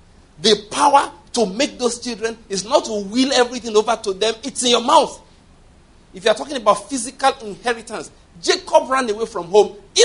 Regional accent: Nigeria; We are human beings. We are all Nigerian citizens.

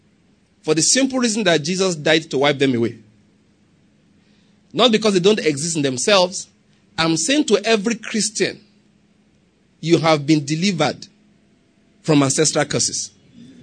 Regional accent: Anambra, Nigeria; now in United States; I'm from Anambra State. I live in America, but right now I'm in Nigeria.

